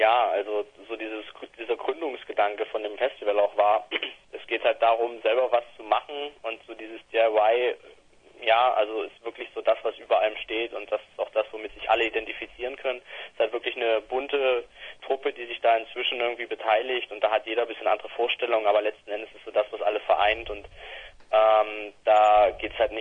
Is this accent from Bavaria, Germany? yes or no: no; Saxony, Germany; aus meiner alten Heimat, aus Ostsachsen.